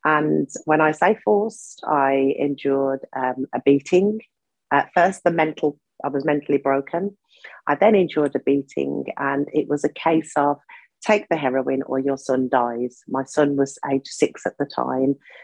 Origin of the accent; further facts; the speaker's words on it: Birmingham, West Midlands, United Kingdom; when I came out of prison, I went back to my hometown, Birmingham, because I'd moved out of my hometown.